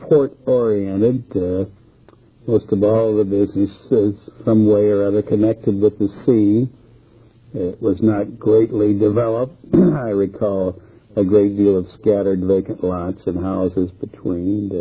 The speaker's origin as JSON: {"language": "English", "town": "Idabel", "region": "Oklahoma", "country": "United States", "tie": "born there", "also_born_or_lived": "Oregon / California", "moved": "yes", "said": "I was born in Oklahoma, in McCurtain County, in the county seat, Idabel. We left Oklahoma in, I believe, 1927, and because of my father's help, and migrated to Oregon."}